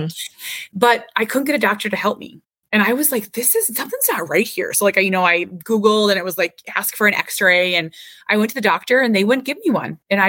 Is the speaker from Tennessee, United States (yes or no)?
no; Minnesota, United States; That's just who I am. I'm Minnesotan. I'm Minnesota nice.